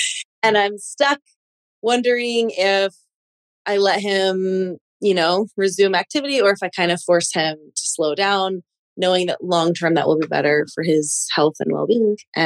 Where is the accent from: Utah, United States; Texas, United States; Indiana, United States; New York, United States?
Utah, United States; I'm from Utah and I have two teenage boys